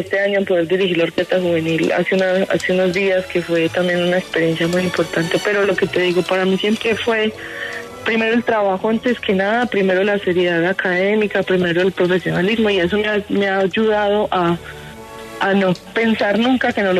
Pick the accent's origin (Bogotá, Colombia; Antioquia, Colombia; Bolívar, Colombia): Antioquia, Colombia; La Unión; Yo soy de La Unión, del oriente de Antioquia, uh-huh.